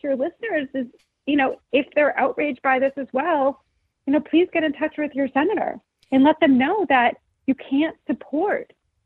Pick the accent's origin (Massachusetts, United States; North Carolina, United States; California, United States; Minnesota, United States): Massachusetts, United States; Framingham; I'm from Framingham, Massachusetts.